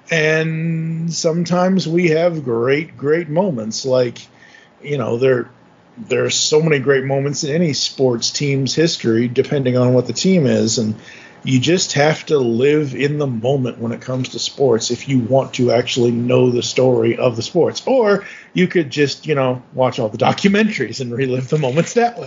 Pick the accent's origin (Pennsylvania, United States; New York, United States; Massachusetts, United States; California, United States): Massachusetts, United States; I grew up in around the South Shore of Massachusetts. I always say I'm from Boston, but technically I was just an hour south of Boston.